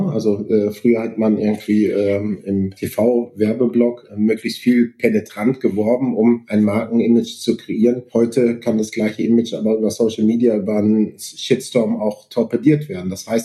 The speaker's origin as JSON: {"language": "German", "town": "Haltern am See", "region": "North Rhine-Westphalia", "country": "Germany", "tie": "born or raised there", "said": "komme gebürtig aus NRW, aus Haltern am See"}